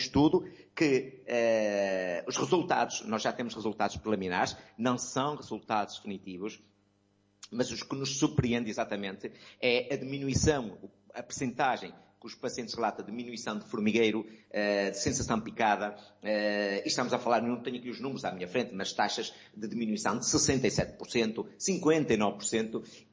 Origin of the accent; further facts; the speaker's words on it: Portugal; Deixe-me dizer também, e acho que nisto devemos ter orgulho, como portugueses